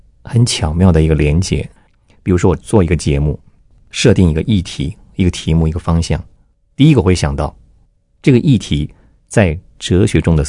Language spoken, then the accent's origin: Chinese; Taiwan; 我的想法是我成长于台湾，我当然希望我第一个倾诉的对象是台湾的年轻人啊